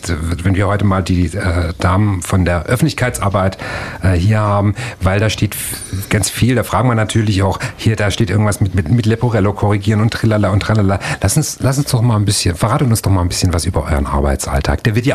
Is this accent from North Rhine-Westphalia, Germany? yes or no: no; Friedrichshafen, Baden-Württemberg, Germany; Ich komme aus Friedrichshafen.